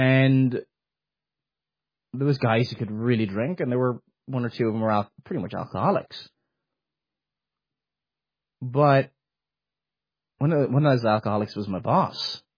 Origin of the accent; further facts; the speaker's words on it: Cork, Munster, Ireland; also born or lived in Dublin; places like I lived in Dublin before, the capital of the Republic, or I'm originally from Cork, you see people getting beaten up all the time